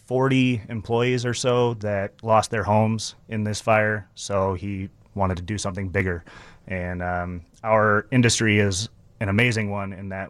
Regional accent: Sacramento, California, United States; I'm from Sacramento, California. I was born and raised there. So hits a little closer to home.

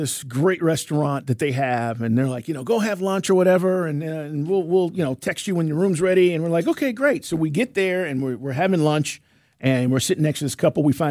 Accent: Atlanta, Georgia, United States; oh, we're from Atlanta.

